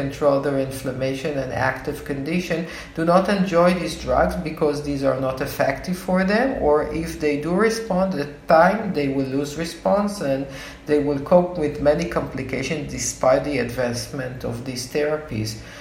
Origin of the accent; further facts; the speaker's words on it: Israel; I'm a gastroenterologist from Israel